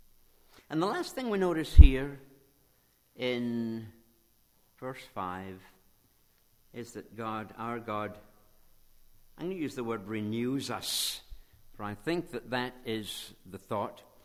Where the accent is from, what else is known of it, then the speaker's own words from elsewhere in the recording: Scotland, United Kingdom; When I grew up in Scotland, we played a board game called draughts.